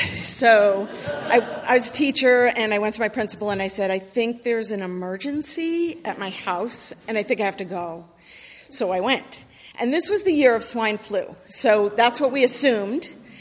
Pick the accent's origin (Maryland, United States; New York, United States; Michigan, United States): New York, United States; cousin that lives in Israel that I grew up with in New York, and we're very close